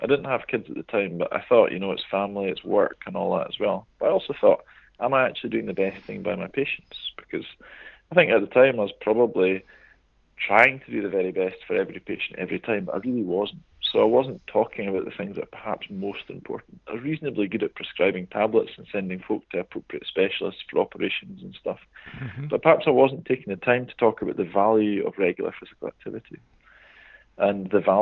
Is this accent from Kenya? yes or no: yes; Kenya; now in United Kingdom; So I grew up in Kenya. And the part of Kenya I grew up in is a beautiful part of the world. And people are just outside all the time.